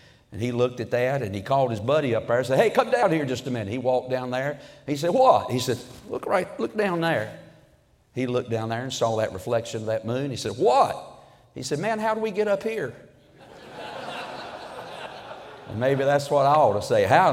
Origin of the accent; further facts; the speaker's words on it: Toast, North Carolina, United States; I am from Toast, North Carolina. That's right. And that is a suburb of Mount Airy, North Carolina, which is Mayberry